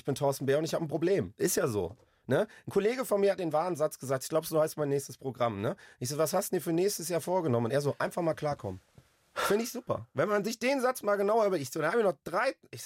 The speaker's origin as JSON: {"language": "German", "region": "Hesse", "country": "Germany", "said": "Ist toll auch als Hesse, wenn du Sprachschule kriegst"}